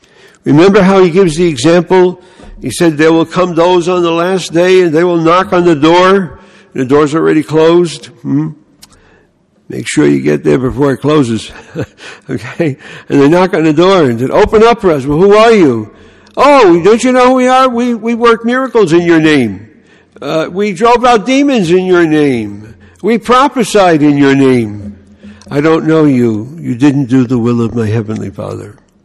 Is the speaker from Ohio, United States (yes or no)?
no; Bronx, New York, United States; When I grew up in the Bronx, they used to say, "Put your money where your mouth is."